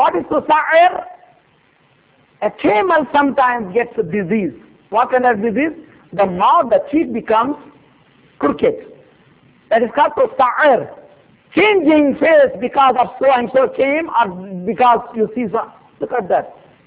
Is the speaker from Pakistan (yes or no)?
no; South India, India; Urdu is a second language; پہلے تو اردو اہل زبان سے نہیں ہوں, میں دیہات کا رہنے والا, ساؤتھ انڈیا کا رہنے والا